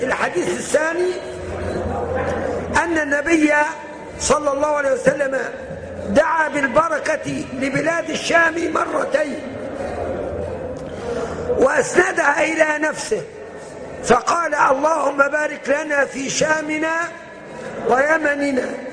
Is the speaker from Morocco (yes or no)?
no; Upper Egypt, Egypt; يعني حتى عندنا في الصعيد يعني بيعلموها الرأس البلدي